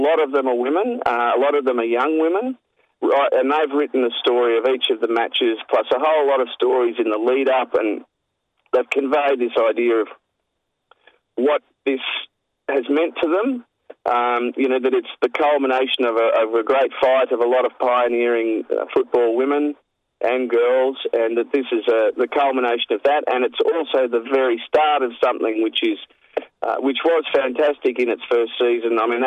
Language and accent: English; Queensland, Australia; now in Victoria, Australia; because I grew up in Queensland, so I'm a Queenslander now living in Victoria.